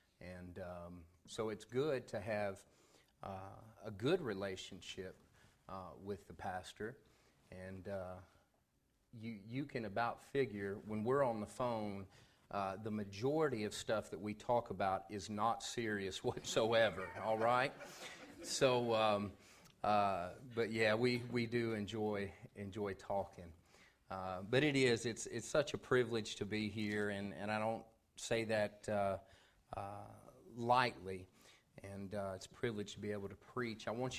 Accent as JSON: {"language": "English", "region": "Tennessee", "country": "United States", "tie": "born or raised there", "said": "I grew up in East Tennessee, and I remember growing up and driving those curvy roads, and I'd see signs that said, \"Jesus saves.\""}